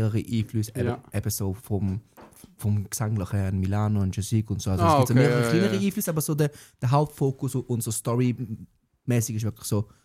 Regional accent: Switzerland

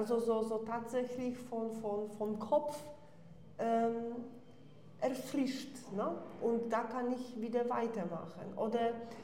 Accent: Poland; German is a second language; moved away; Ich komme aus Polen und eben meine Kindheit habe ich in Polen verbracht.

